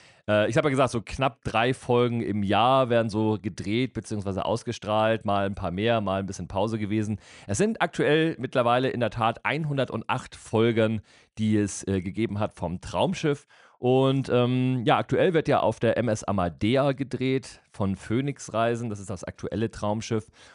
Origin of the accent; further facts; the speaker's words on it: Kiel, Schleswig-Holstein, Germany; meiner Heimatstadt in Kiel